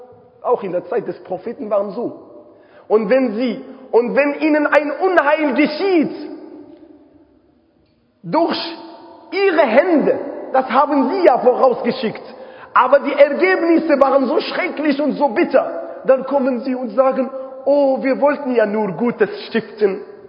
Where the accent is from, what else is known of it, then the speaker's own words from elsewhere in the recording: Rabat, Rabat-Salé-Kénitra, Morocco; German is a second language; moved away as an adult; now in Germany; bevor ich komme aus Marokko in Rabat